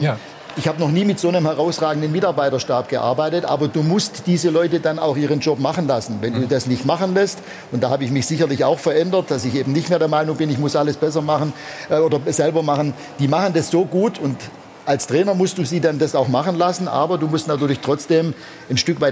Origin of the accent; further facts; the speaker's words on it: Backnang, Baden-Württemberg, Germany; war mit 25 in meiner Heimatstadt in Backnang